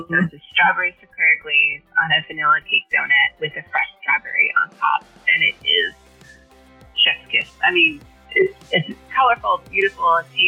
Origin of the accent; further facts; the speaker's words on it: Fresno, California, United States; also born or lived in Clovis; I grew up in Fresno, Clovis, and, not a lot of natural foliage. It's a little dry out there.